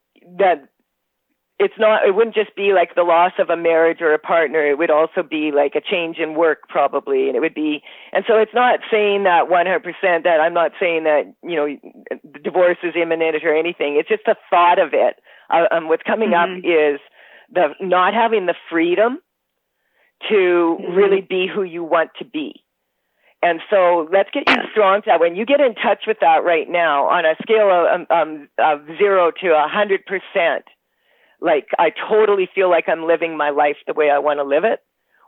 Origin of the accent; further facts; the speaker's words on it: Canada; because I'm Canadian